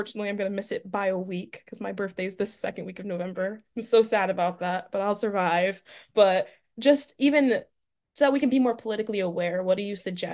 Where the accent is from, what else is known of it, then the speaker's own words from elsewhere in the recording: Delaware, United States; And I'm from Delaware, which is where he's from as well.